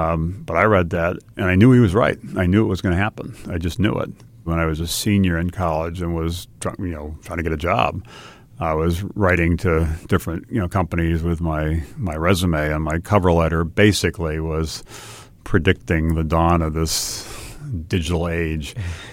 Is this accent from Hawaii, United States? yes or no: yes; Hawaii, United States; And I'd say I grew up in Hawaii, and Hawaii, like many parts of the country, is a wonderful place, but tends to be a little cautious, a little risk averse.